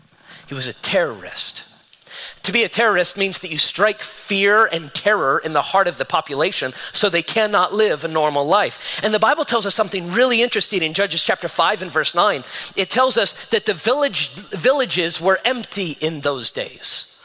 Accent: Las Vegas, Nevada, United States; I was born and raised in Vegas

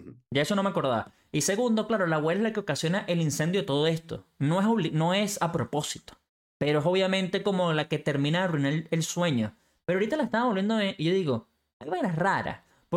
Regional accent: Venezuela; O sea, en mi burbuja venezolana, con todos los peos que tenemos, esos no son los peos con los que yo crecí.

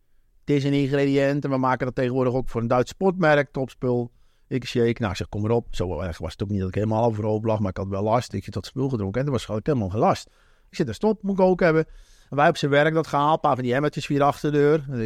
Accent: Enkhuizen, North Holland, Netherlands; born there; Nou ja, ik ben geboren in Enkhuizen. Noord-Holland.

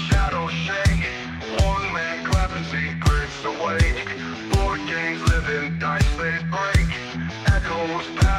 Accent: Canada; now in Australia; I'm Canadian.

